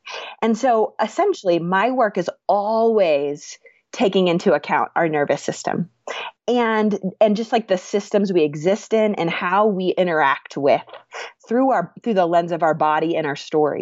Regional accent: Oregon, United States; now in Colorado, United States; So I'm from Oregon originally, where it was like the northwest corner, super rainy, really gray, which it's beautiful there, but so gray.

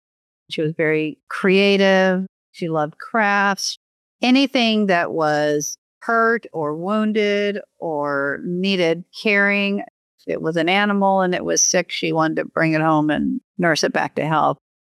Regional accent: California, United States; born there; also born or lived in Pasadena; I was born in Southern California, lived in Pasadena for a short time in my life.

